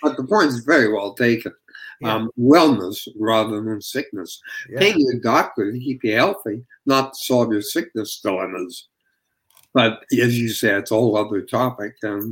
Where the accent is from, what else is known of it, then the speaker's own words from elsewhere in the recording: Canada; And I'm a Canadian, so I don't have a dog in the race.